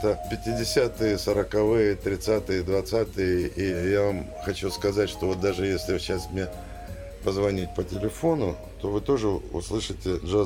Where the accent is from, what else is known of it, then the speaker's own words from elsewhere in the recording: Russia; Я говорю, я вот из России.